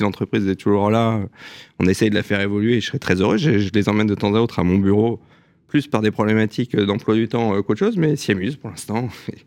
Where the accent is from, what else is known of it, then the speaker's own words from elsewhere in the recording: Strasbourg, Grand Est, France; born there; now in Paris, France; Voilà, je suis né à Strasbourg le 9 mai 1980